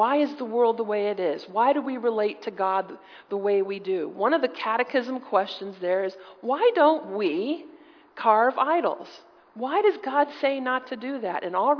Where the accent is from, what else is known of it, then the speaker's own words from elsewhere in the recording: United States; As an American, I am flummoxed by what's going on in the United States.